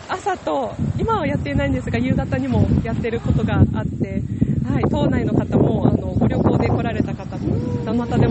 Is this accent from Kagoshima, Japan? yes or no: yes; Okinoerabujima, Kagoshima, Japan; moved away as an adult; 沖永良部島で、18年間生まれ育って、でその後島外で暮らしていました。で最近また U ターンで帰ってきました。